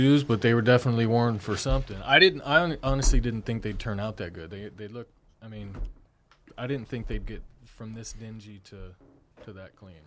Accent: Tucson, Arizona, United States; now in Phoenix, United States; I'm from Tucson, Arizona.

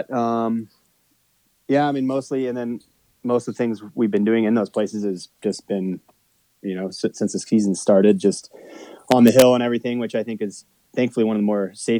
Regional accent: Park City, Utah, United States; I'm from Park City, Utah.

